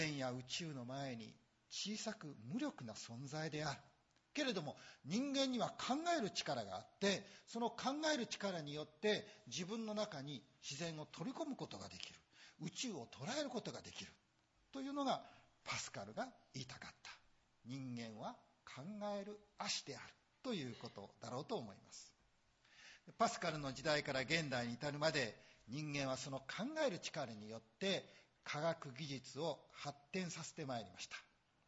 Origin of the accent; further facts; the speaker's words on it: Kansai, Japan; accent: Kansai; 私のアクセントはちょっと関西風なので